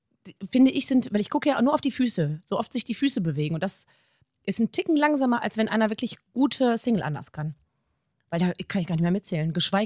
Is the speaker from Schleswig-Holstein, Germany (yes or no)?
no; Hagen, North Rhine-Westphalia, Germany; ich bin noch 38, ich komme aus Hagen